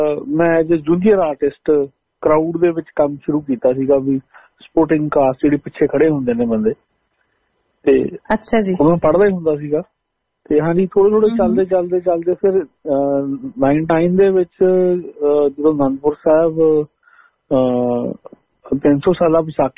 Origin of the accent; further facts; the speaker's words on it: Budha, Punjab, India; also born or lived in Chandigarh; ਮੈਂ ਜੀ ਅੰਮ੍ਰਿਤਸਰ ਡਿਸਟ੍ਰਿਕਟ ਦੇ ਵਿੱਚ ਬਿਆਸ ਦੇ ਨਾਲ ਮੇਰਾ ਪਿੰਡ ਪਿੰਡਾ ਜੀ, ਪਿੰਡ ਦਾ ਨਾਂ ਬੁੱਢਾ ਸੀ